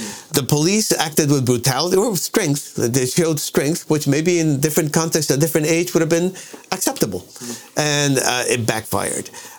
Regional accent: Cuba; I come from Cuba, okay? By the time I was 10 years old, I had had a right-wing dictatorship and a left-wing dictatorship.

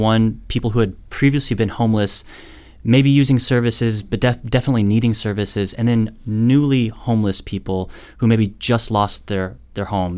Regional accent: Sonoma, California, United States; I'm from Sonoma and my parents voluntarily evacuated

